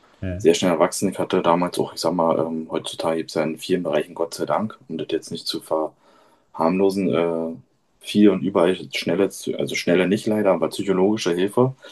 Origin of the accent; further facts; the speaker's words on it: Rüdersdorf, Brandenburg, Germany; in Rüdersdorf, in meiner Heimatstadt